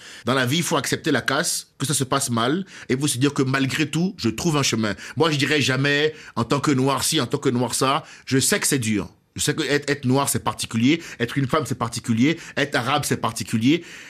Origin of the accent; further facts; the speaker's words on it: Cotonou, Littoral, Benin; born there; C'est ça, je suis né au Bénin, à Cotonou.